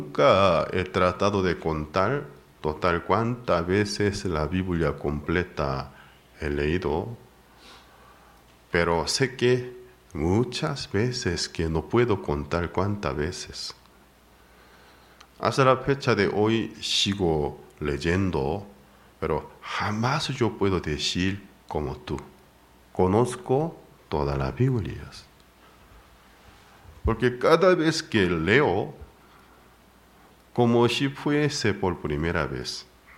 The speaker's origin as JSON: {"language": "Spanish", "country": "South Korea", "second_language": "Spanish", "moved": "yes", "said": "Hace muchos años atrás llegó un misionero de Holanda a mi país de origen, Corea del Sur."}